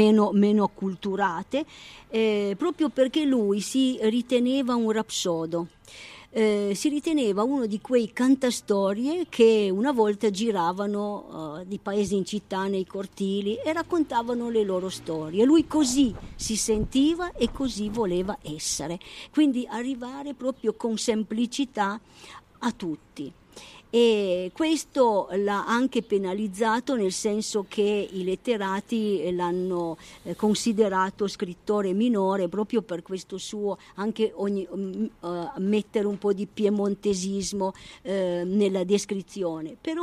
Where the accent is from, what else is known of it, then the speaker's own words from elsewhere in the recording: Montalto Dora, Piedmont, Italy; born there; Ma innanzitutto lui, come me, siamo nati a Montalto d'Oro.